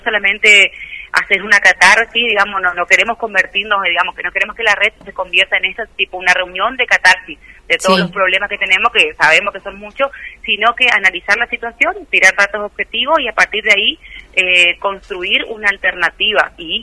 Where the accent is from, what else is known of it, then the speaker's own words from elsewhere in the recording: Paso de los Libres, Corrientes, Argentina; aprovechando la situación y que soy de Paso de los Libres